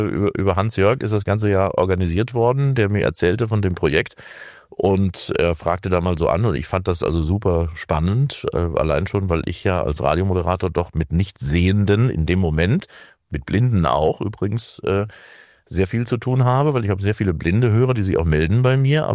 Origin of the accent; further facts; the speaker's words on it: Mengerskirchen, Hesse, Germany; Ja, weil ich komme aus dem Westerwald, kleines Dorf